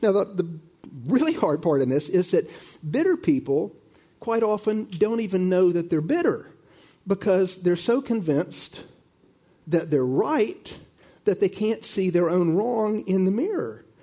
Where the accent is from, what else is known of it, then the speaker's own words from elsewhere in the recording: Florida, United States; I mean, I grew up in Florida, and I can remember as a boy, everything we did in the neighborhood involved choosing sides.